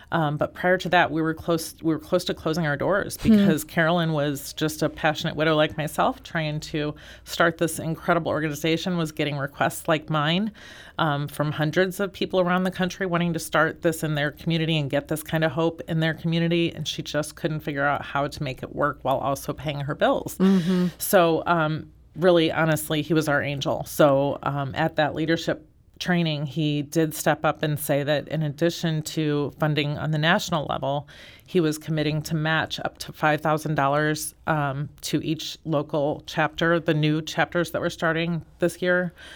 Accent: St. Louis, Missouri, United States; I have been born and raised in St. Louis.

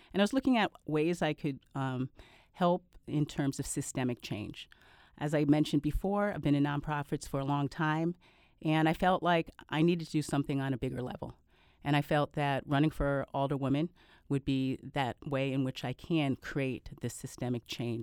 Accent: Canada; born there; I was born in Canada. My parents adopted me when I was 10 months old. I was a premature baby

